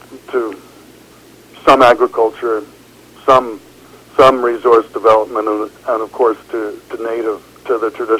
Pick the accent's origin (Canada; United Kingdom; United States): Canada; Edmonton, Alberta; born there; now in Vancouver, Canada; Well, I was born in Edmonton.